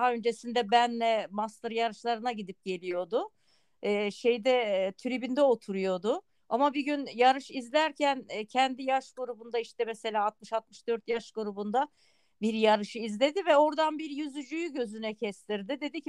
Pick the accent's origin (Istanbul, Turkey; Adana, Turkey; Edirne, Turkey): Adana, Turkey; ben 1957 yılında Adana'da doğdum. 7 yaşına kadar yüzmeyle ilgili herhangi bir bilgim yoktu. Ama bizim Adana'da her yer sulama kanallarıyla dolu ve boğulma vakaları çok olurdu.